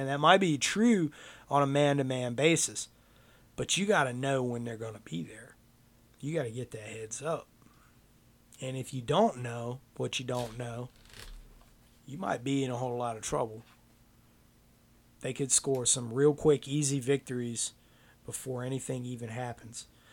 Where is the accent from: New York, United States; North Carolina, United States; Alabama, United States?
North Carolina, United States; We're both from North Carolina